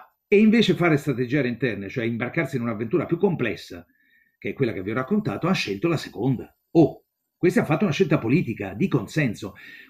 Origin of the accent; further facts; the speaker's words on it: Rome, Lazio, Italy; Io sono romano, quindi dico una cosa romana